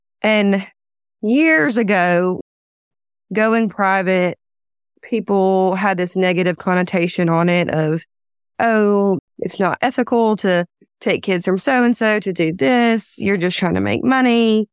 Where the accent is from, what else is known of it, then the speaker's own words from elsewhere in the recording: Louisiana, United States; I'm from DeSoto Parish, which is this little parish in Louisiana.